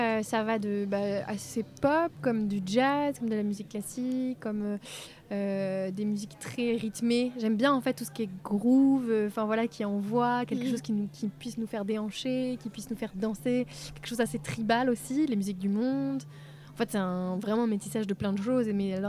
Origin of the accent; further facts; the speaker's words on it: Évreux, Normandy, France; Moi je viens d'Évreux, la ville près de Paris, enfin c'est le début de la Normandie.